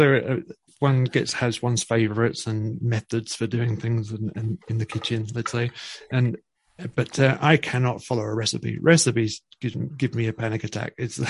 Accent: United Kingdom; now in United States; I have my parents are in the UK where I'm from in my hometown.

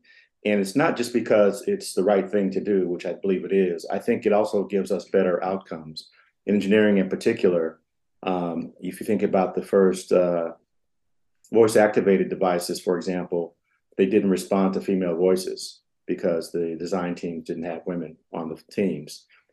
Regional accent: St. Louis, Missouri, United States; they picked 30 or so talented students from around the St. Louis area, my hometown

